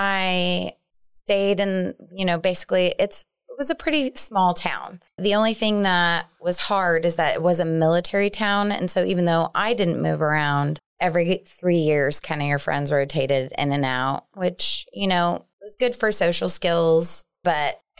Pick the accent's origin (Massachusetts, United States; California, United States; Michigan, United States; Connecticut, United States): California, United States; I grew up in South Central California. All my family lives in San Diego, but my dad was sent to a military base in the desert to do work on a top secret project.